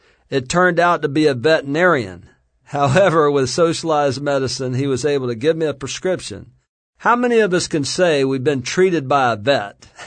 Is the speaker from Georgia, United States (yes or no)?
no; Alabama, United States; I told you I'm from Alabama.